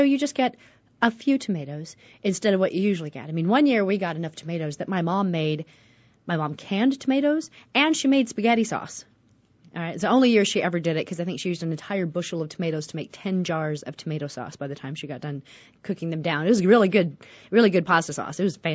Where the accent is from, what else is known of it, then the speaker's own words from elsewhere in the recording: Midwest, United States; we used to plant tomatoes when I grew up in the Midwest.